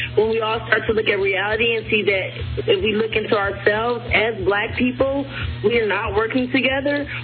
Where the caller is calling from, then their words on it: Los Angeles, California, United States; I'm from Los Angeles.